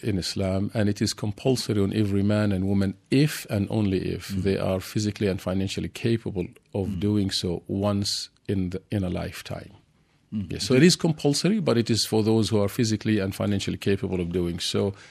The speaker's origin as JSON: {"language": "English", "town": "Amman", "region": "Amman Governorate", "country": "Jordan", "tie": "born or raised there", "also_born_or_lived": "Libya", "moved": "yes", "said": "but I grew up in Jordan, and I've been here 30 years."}